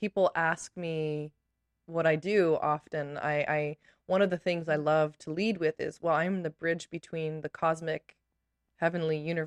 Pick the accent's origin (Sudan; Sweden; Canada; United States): Canada; I grew up in Canada.